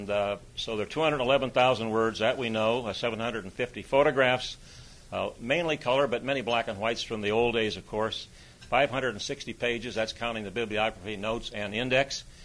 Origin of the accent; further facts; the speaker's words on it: Council Bluffs, Iowa, United States; also born or lived in Omaha; room, I see an array of Council Bluffs and Omaha people, and I really count both of these cities as my hometown.